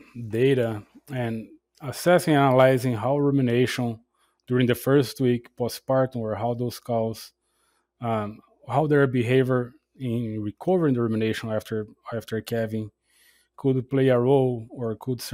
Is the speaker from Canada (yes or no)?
no; Brazil; now in United States; I'm originally from Brazil.